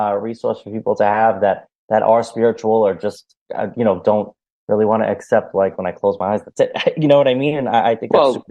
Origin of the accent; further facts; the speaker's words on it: New York City, New York, United States; I'm in New York City. Yeah. I'm in the city.